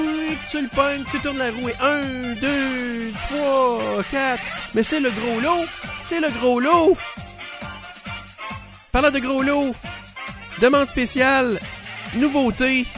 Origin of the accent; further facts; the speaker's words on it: Rivière-du-Loup, Quebec, Canada; c'est mon coin de pays, Rivière-du-Loup.